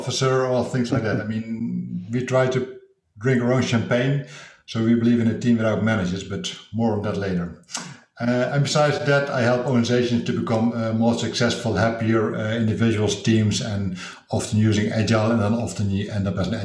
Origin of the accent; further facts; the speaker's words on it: Netherlands; I'm from the Netherlands. I'm 46 years old